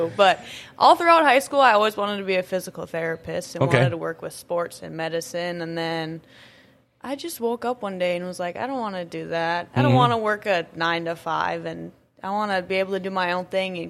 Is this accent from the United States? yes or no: yes; Minto, United States; I'm from Minto.